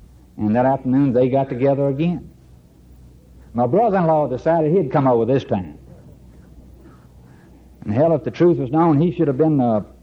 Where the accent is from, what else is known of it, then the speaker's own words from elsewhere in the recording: Roanoke, Virginia, United States; And I left Roanoke, Virginia that Thursday after